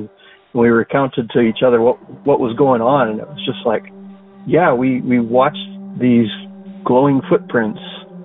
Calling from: Hawaii, United States; I'm calling from the Big Island of Hawaii.

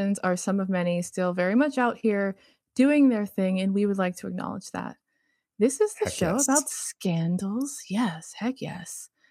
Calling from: North Canton, Ohio, United States; I come to you from North Canton, Ohio, where I'm recording on land belonging to the Kaskaskia Nation.

